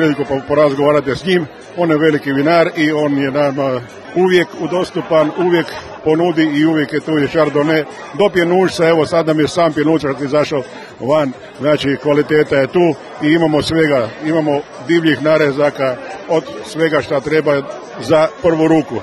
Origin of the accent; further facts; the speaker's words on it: Jastrebarsko, Zagreb County, Croatia; I drago nam je da se to održava baš tu kod nas u Jaski